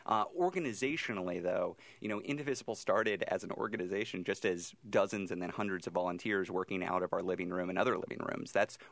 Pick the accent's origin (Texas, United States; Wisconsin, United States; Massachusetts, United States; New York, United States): Texas, United States; One thing that I think about is I'm from the South. I grew up in the boonies in Texas.